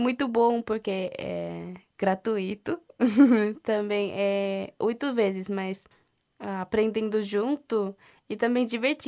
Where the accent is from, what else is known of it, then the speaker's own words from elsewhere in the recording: South Korea; Portuguese is a second language; Korea Day, porque eu sou coreana